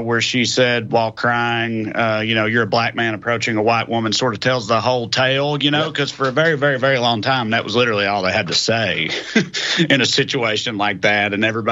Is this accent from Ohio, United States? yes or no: no; Tennessee, United States; Also, I'm from Tennessee